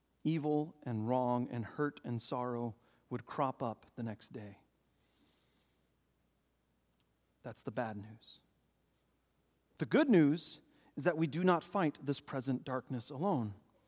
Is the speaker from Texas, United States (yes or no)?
yes; Texas, United States; Now, I was born and raised in Texas